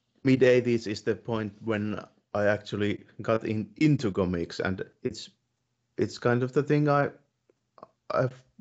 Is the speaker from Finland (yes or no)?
yes; Finland; English is a second language; I'm from Finland